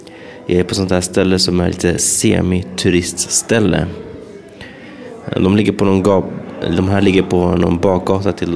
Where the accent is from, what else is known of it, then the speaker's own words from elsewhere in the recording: Sweden; Novastrana är också historisk mark för mig som svensk.